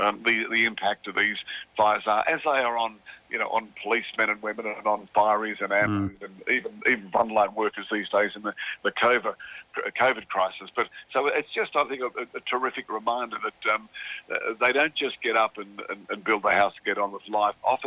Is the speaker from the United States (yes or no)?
no; Australia; I'm an Australian